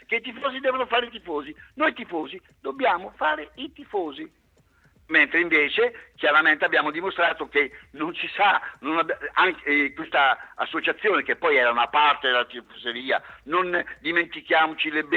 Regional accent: Ancona, Marche, Italy; io sono anconetano

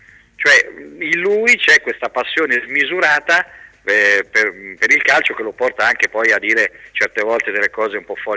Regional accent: Ancona, Marche, Italy; born there; sono nata ad Ancona 53 anni fa

